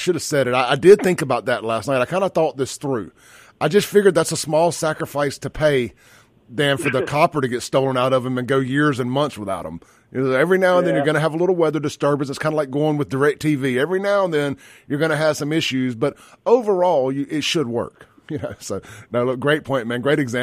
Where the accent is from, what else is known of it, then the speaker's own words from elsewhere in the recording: Byram, Mississippi, United States; I grew up in South Jackson, Byram. We had Lake Ridgely.